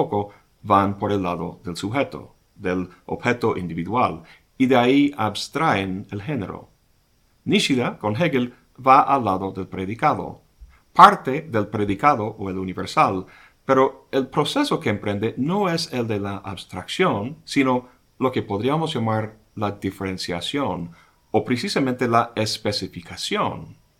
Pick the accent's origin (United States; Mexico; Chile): United States; Se podría decir que soy hombre, de origen estadounidense, de cierta edad, de cierta estatura, youtuber, profesor de filosofía, etcétera, etcétera.